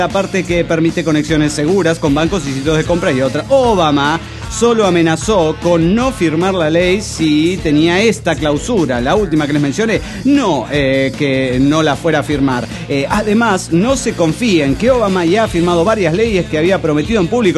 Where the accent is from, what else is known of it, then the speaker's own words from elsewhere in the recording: New Jersey, United States; de New Jersey.